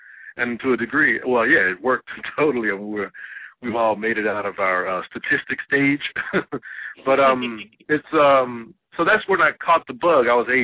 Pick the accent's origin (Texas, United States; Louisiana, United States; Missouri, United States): Texas, United States; Houston; I grew up in Houston, Texas, and they were middle-class African-Americans.